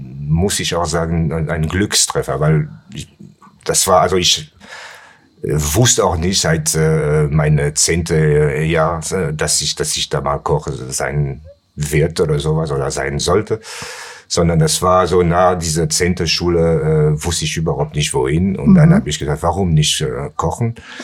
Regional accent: Pertuis, Provence-Alpes-Côte d'Azur, France; German is a second language; also born or lived in Nice; Ich bin in Aix-en-Provence geboren und dann nach Pertuis bin ich, also das ist ein kleines Kaff, der 20 Kilometer entfernt von Aix ist. Da bin ich groß geworden

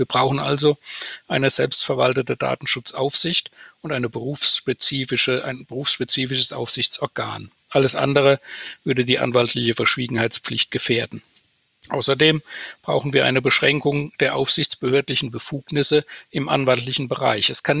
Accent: Mannheim, Baden-Württemberg, Germany; born there; Meine Lieblingsstadt ist natürlich Mannheim, meine Geburtsstadt und die Stadt, in der ich arbeite.

